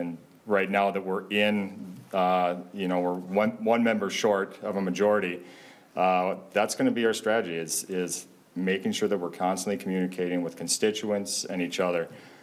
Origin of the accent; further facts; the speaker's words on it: Crookston, Minnesota, United States; That's where I grew up in the Crookston area up there.